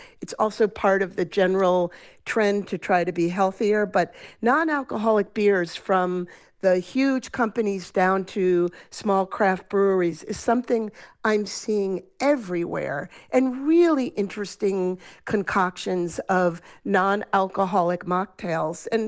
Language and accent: English; New York City, New York, United States; I was born and lived in New York City for many years.